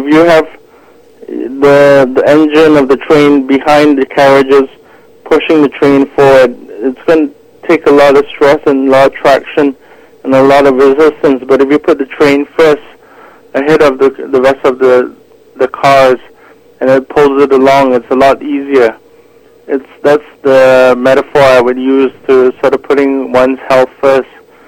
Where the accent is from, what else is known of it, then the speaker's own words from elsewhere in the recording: Singapore; I'm from Singapore